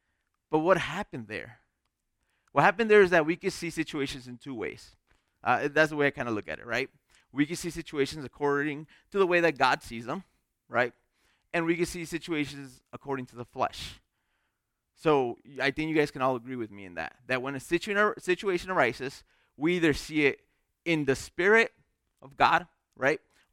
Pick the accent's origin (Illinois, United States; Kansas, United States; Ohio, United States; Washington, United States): Illinois, United States; Chicago; And I'm from a pretty decent-sized city. I'm from Chicago, and I grew up there.